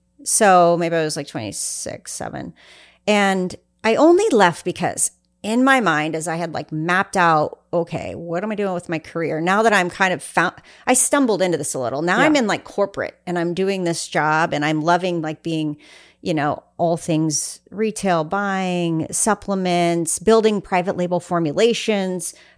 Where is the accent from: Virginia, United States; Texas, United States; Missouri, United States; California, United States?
Missouri, United States; It's now called Truman State University. Oh, yeah. I'm from Missouri.